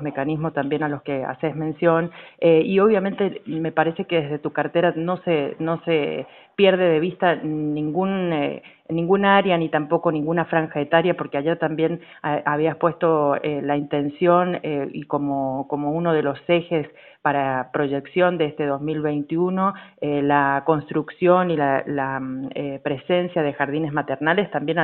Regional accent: Argentina; todos pertenecemos a la Argentina, somos argentinos y argentinas

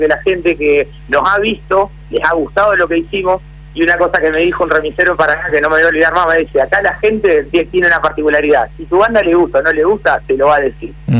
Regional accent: Santa Fe, Argentina; como sabrán, soy de Santa Fe, mis compañeros son de Paraná

